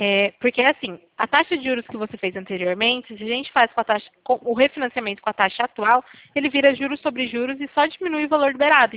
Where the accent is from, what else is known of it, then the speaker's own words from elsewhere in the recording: São Paulo, Brazil; É porque eu sou de São Paulo, eu não sou de Araçatuba.